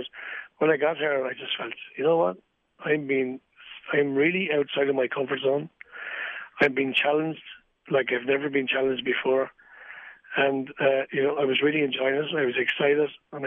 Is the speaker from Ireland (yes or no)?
yes; Leinster, Ireland; accent: Wexford; people, first of all, they find it hard to understand me with my Wexford accent.